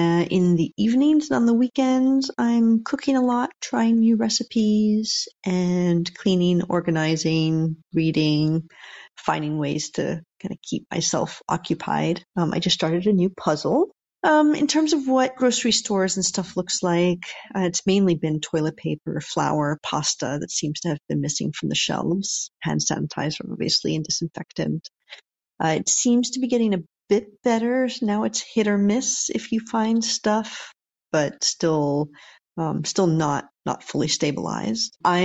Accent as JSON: {"language": "English", "country": "United States", "lives_now": "Essen, Germany", "said": "I'm an American living in Essen, Germany."}